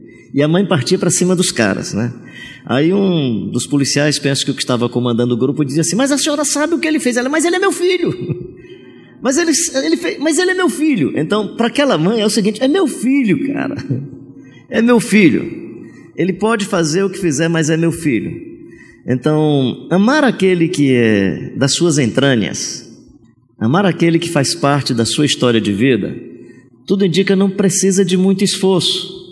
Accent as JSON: {"language": "Portuguese", "region": "Ceará", "country": "Brazil", "said": "sendo cearense, eu gosto de uma redinha cheirosa e um lençol assim"}